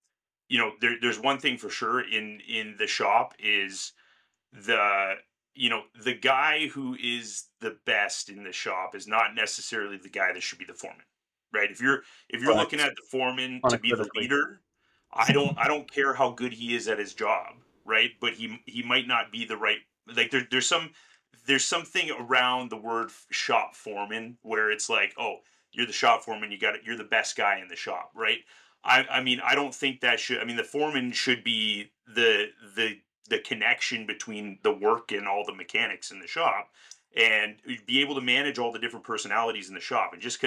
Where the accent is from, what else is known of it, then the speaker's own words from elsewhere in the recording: Ontario, Canada; also born or lived in Edmonton / Vancouver; I grew up here in Ontario. I worked at one particular shop here. When I was 18, I left, went to Edmonton. I lived in Edmonton myself at the age of 18.